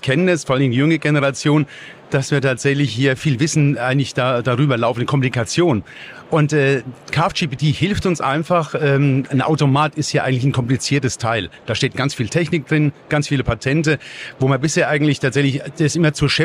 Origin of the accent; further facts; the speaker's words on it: Bavaria, Germany; Ja, gebürtig Unterfranke, komme selber aus dem landwirtschaftlichen Betrieb